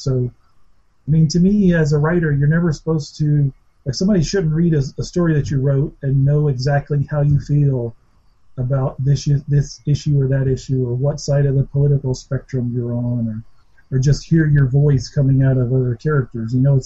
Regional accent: Alabama, United States; I grew up in Alabama, so pretty much anybody who grows up there, you grow up in the church. I grew up in the Baptist church.

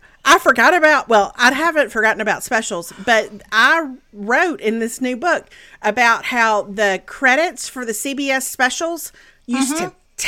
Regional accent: Meridian, Mississippi, United States; Well, I went to my hometown, Meridian, because I wanted to see my cousin Paige.

